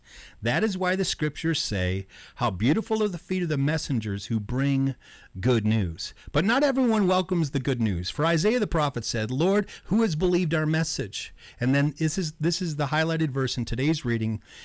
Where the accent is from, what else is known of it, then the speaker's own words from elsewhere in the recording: Detroit, Michigan, United States; born there; and of course, I was born in Detroit, and I've had my own life issues and my own difficulties.